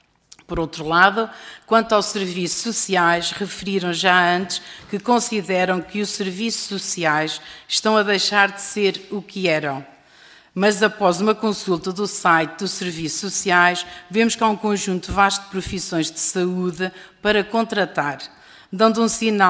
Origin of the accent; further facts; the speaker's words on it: Castelo Branco, Portugal; eu própria sou do interior do Distrito de Castelo Branco